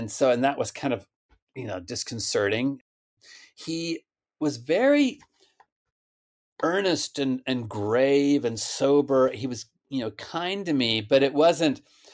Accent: Stillwater, Oklahoma, United States; Stillwater. It's where Oklahoma State is. Stillwater, Oklahoma.

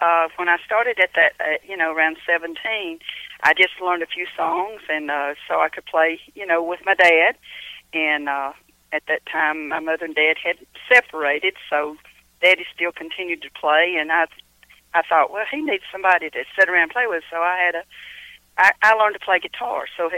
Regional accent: Georgia, United States; also born or lived in Kentucky; No. Actually, I grew up in Georgia. I lived in Kentucky in the early part of 70s for bluegrass music.

